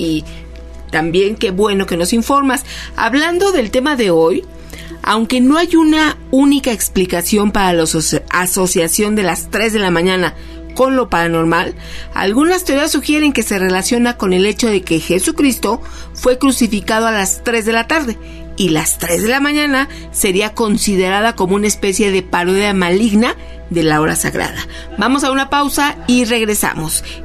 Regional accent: Puebla, Mexico; Yo soy de Puebla y muchos escuchamos en Sierra Norte de Puebla.

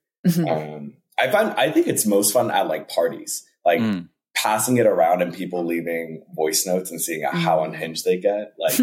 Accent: New York, United States; And as a New Yorker, if I don't care.

